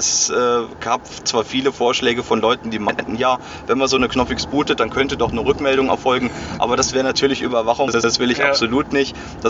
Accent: Germany; Ach, schon aus Deutschland, aber mein Vater ist Österreicher, so. Deswegen habe ich die Staatsbürgerschaft. Damals war das so einfach okay. Geerbt und bin sozusagen Exil-Österreicher.

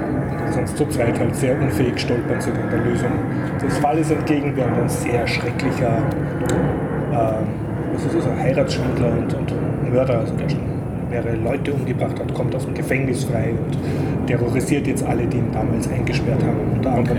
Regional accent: Austria; man fühlt sich als Österreicher gleich gut aufgehoben.

